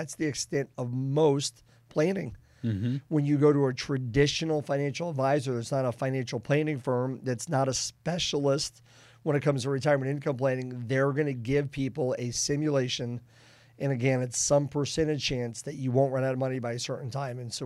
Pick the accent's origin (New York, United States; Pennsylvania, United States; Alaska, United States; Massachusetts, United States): Massachusetts, United States; Boston; I'm from the Boston area.